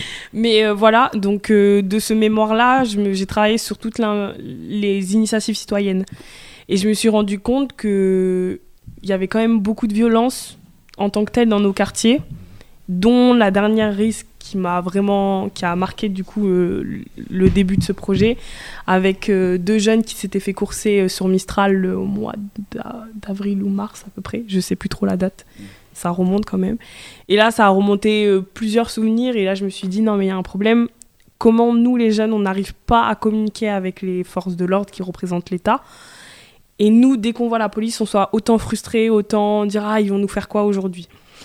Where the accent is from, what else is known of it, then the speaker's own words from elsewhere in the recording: Échirolles, Auvergne-Rhône-Alpes, France; Je viens d'Échirolles.